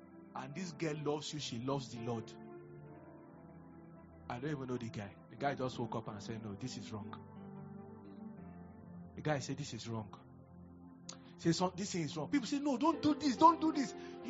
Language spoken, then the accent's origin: English; Nigeria; Because I'm a Nigerian.